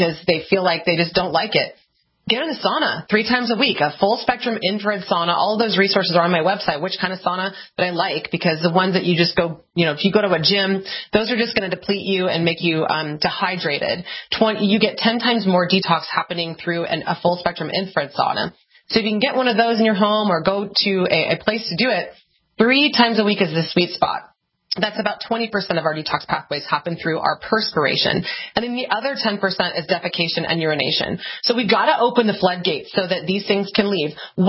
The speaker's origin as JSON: {"language": "English", "region": "California", "country": "United States"}